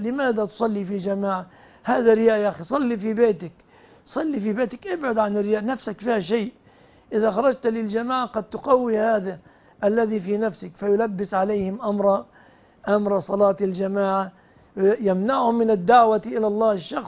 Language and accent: Arabic; Egypt